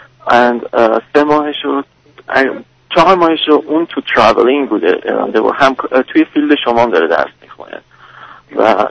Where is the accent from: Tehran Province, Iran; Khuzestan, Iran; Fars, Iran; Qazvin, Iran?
Tehran Province, Iran; Tehran; من بچه تهرانم